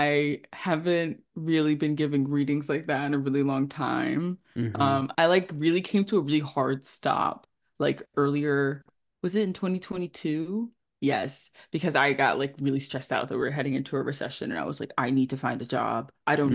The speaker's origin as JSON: {"language": "English", "town": "Philadelphia", "region": "Pennsylvania", "country": "United States", "said": "Oh, and I'm from Philly, and that's a huge part of my identity, and everyone needs to know that Philly is the greatest city on earth."}